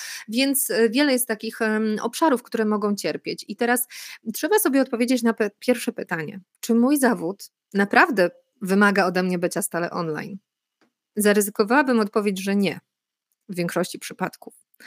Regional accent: Silesian Voivodeship, Poland; now in Warsaw, Poland; ja jestem dziewczyną z małego miasteczka w Zagłębiu Śląsko-Dąbrowskim i ja naprawdę potrafię wyjrzeć głową poza bańkę z Warszawy, chociaż mieszkam tutaj od 20 lat

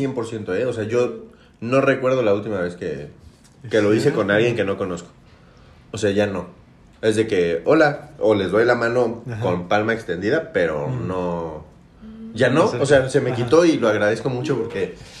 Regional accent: Mexico; Pero es cierto que nosotros como mexicanos somos como de mucho apapacho, ¿no?

